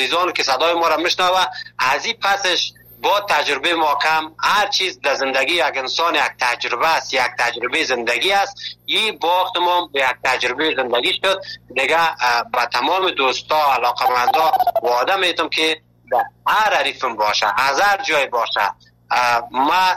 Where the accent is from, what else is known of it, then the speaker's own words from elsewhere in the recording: Afghanistan; now in Turkey; ما که اول که از افغانستان آمدیم در یک جای یک شهر شهر مالاتیا